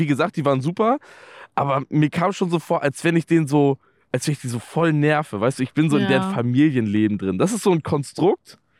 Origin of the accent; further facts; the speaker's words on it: Lübeck, Schleswig-Holstein, Germany; also born or lived in Stuttgart; zeitweise in Stuttgart gelebt, so 1,5 Jahre. Und bin danach nach Köln. Und davor, ich komme ursprünglich aus der Lübecker Ecke, so Schleswig-Holstein und so.